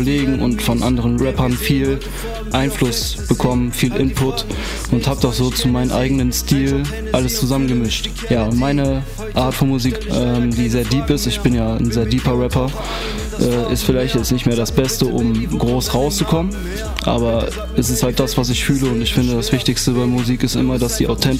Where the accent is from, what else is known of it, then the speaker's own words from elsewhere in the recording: Gladbach, North Rhine-Westphalia, Germany; Ich komme hier aus Gladbach.